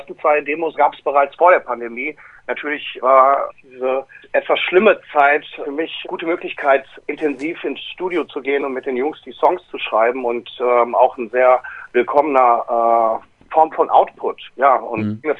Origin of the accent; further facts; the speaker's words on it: Wuhan, Hubei, China; ich komme gar nicht aus Shanghai, ich komme nämlich aus Wuhan und das ist gar nicht mal in der Nähe.